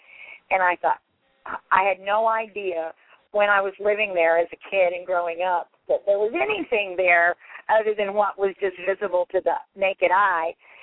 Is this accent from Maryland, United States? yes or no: no; Oklahoma, United States; also born or lived in Tulsa; probably can hear in my voice that I'm originally from Oklahoma, or they probably can figure out I'm at least somewhere south of the Mason-Dixon line. But I grew up in eastern Oklahoma, southeastern Oklahoma, in a very, very tiny town.